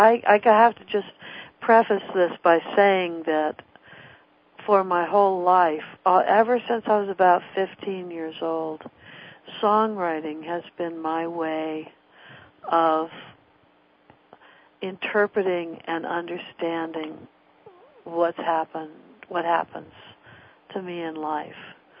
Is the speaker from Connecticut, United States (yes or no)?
no; California, United States; And I grew up in Orange County with a number of other singer-songwriters